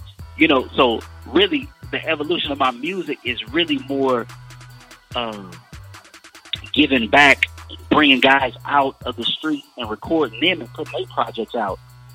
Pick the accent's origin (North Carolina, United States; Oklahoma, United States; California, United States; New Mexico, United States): California, United States; Inglewood; Now, what's ironic about that is I grew up in Inglewood. I started gangbanging, you know, at an early age.